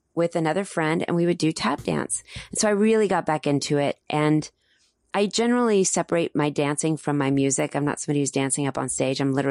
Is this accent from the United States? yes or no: yes; Texas, United States; now in Los Angeles, United States; A friend of mine actually from high school who happened to live here in Los Angeles, even though I'm from Texas